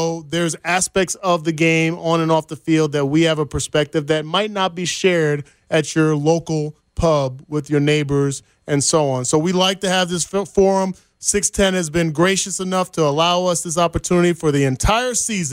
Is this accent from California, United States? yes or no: no; New Jersey, United States; would have never, ever thought that I would not be living in Jersey. Mm-hmm. I would never. My wife's from Jersey. I'm from Jersey. All my family's back there.